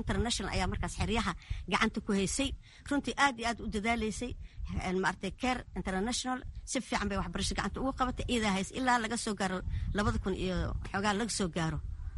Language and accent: Somali; Mogadishu, Banaadir, Somalia; moved away as an adult; markaan soo qaxay muqdisho xaafada madiin ayaan kasoo qaxay jamaama ayaan ku barbaaray